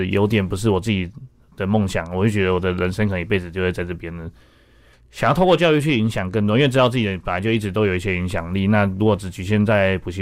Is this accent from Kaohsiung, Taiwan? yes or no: no; Wanhua, Taipei, Taiwan; 我是一个从小就是在万华土生土长长大，那基本上都没有离开过家乡的，因为我只有，我从小到大大概只有大学四年有离开万华，然后再来是中间有工作有四年去北投之外，而且我大部分时间都在万华